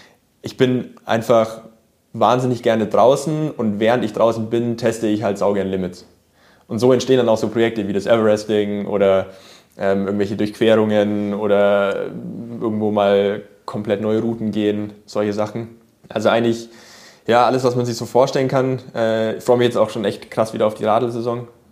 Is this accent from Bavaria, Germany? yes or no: yes; Nuremberg, Bavaria, Germany; accent: Franconian; Ich bin eigentlich ursprünglich Franke aus Nürnberg, genau. Mein rollendes R.